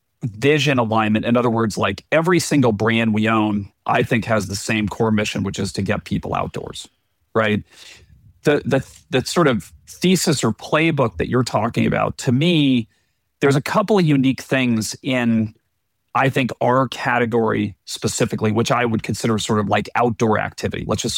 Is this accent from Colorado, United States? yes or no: yes; Colorado, United States; growing up in Colorado